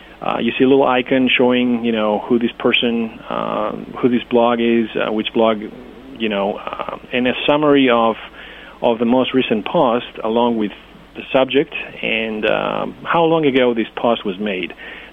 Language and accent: English; Greece; English is a second language; As I said, I'm from Greece. I needed to maintain the touch with, my language, my culture.